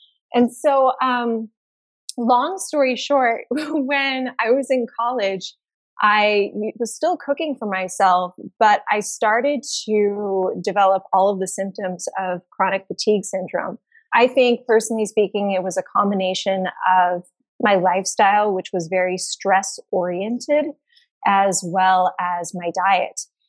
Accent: Los Angeles, California, United States; because I'm from Los Angeles, born and raised

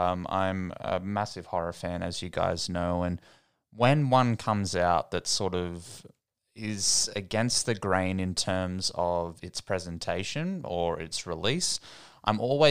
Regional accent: Australia; As an Australian myself, we have such talented filmmakers and people working.

